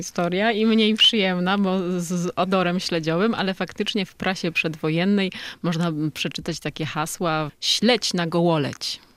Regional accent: Białystok, Podlaskie Voivodeship, Poland; No tak, bo o nas, białostoczanach, mówią mieszkańcy innych regionów Polski, białostockie śledzie.

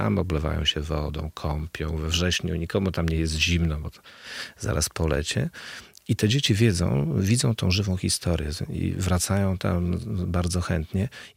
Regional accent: Podlaskie Voivodeship, Poland; Wychowałem się na Augustowszczyźnie, w związku z czym widziałem parę tych jezior w życiu.

